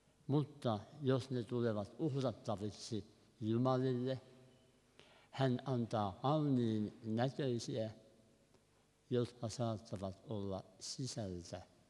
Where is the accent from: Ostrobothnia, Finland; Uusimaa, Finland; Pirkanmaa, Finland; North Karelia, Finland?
Pirkanmaa, Finland; Valkeakoski; ja tulen Valheakoskelta Sääsmäen seurakunnasta.